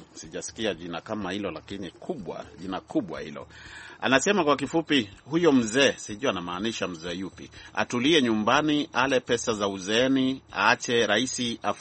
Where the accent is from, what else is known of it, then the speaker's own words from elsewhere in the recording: Chogoria, Meru County, Kenya; mimi natokea huko Meru nchini Kenya, maeneo yanajulikana kama Chogoria.